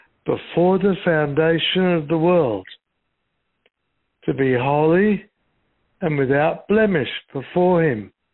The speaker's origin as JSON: {"language": "English", "region": "England", "country": "United Kingdom", "tie": "born there", "said": "I was born in England in November 1939. It was a very scary time to begin life. I grew up scared of being bombed."}